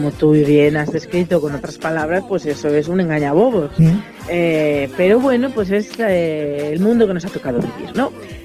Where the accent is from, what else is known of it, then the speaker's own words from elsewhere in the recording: Zamora, Castile and León, Spain; gente que se ha hecho muy notable en las redes sociales y que ha nacido en Zamora, que somos zamoranos